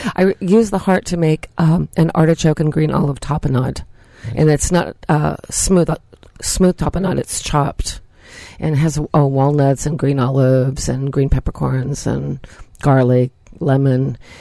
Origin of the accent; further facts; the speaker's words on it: California, United States; remember them for the first time when I was 3 years old because I grew up in California.